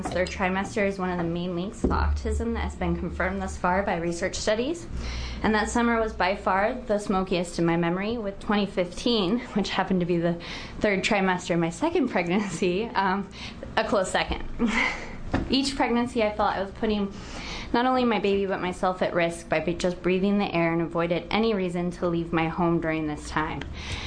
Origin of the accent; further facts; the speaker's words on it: Ashland, Oregon, United States; I'm from Ashland, Oregon. As a born and raised Southern Oregonian, I'm here to make a plea for your support of Senate Bill 557.